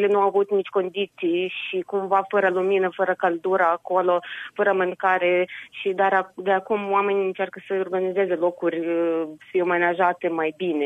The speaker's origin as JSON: {"language": "Romanian", "town": "Chernivtsi", "region": "Chernivtsi Oblast", "country": "Ukraine", "said": "Sunt din Cernăuț și părinții mei și soțul meu tot este acolo și acum."}